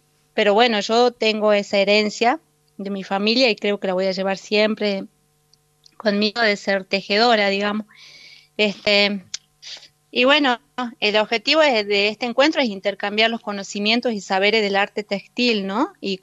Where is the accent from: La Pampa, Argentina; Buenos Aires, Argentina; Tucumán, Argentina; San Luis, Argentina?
Tucumán, Argentina; San Miguel de Tucumán; born there; Yo nací en San Miguel de Tucumán, sí. Y bueno, y después nos vinimos ya a vivir acá en los pueblos, porque mis abuelos eran descendientes de acá